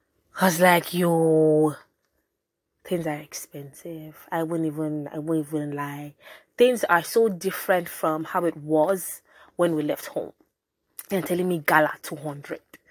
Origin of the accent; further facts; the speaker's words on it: Benin City, Edo, Nigeria; I'm not a Bini girl, but I grew up in Bini. I spent most of my life in Bini.